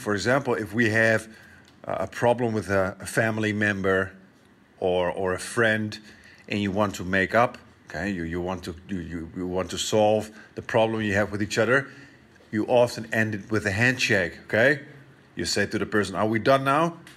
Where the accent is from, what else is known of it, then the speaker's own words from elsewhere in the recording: Malaysia; as a Malaysian society, I think one of the important aspects to always consider is where do certain kind of gestures come from